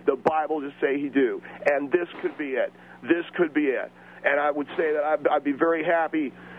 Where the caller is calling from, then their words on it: Temple City, California, United States; I'm calling from Temple City.